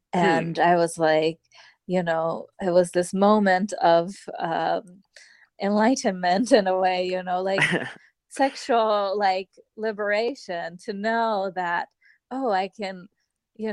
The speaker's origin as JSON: {"language": "English", "country": "Japan", "tie": "born or raised there", "said": "Yes, I grew up in Japan."}